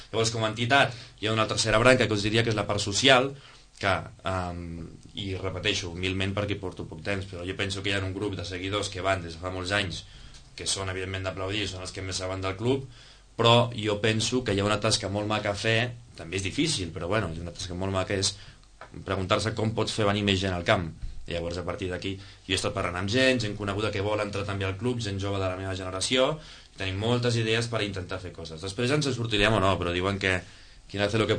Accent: Sitges, Catalonia, Spain; soc de Sitges de tota la vida, m'encanta.

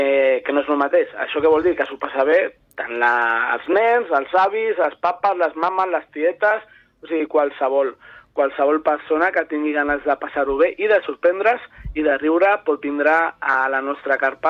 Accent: L'Hospitalet de Llobregat, Catalonia, Spain; aquí per Catalunya jo soc d'Hospitalet

